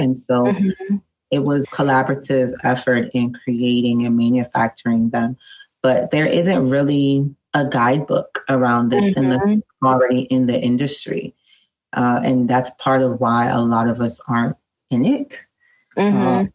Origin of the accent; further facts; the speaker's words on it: Florida, United States; I'm from South Florida